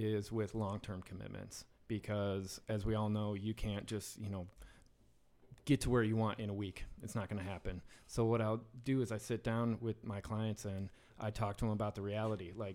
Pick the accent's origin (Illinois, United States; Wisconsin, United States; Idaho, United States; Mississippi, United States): Wisconsin, United States; Amory; I mean, my hometown, and I love it because, you know, hometown roots, but about the most fitness I ever saw was 12-ounce curls.